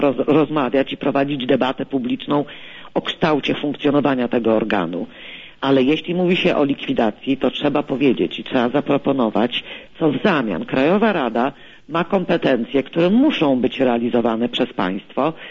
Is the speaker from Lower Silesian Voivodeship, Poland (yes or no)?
yes; Lubin, Lower Silesian Voivodeship, Poland; z Lubina, z którego pochodzę i z którego byłam już posłem.